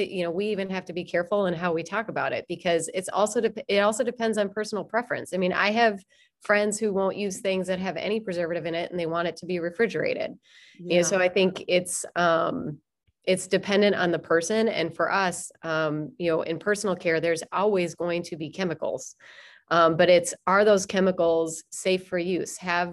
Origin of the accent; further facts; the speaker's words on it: Minnesota, United States; accent: Minnesotan; there's my Minnesotan accent.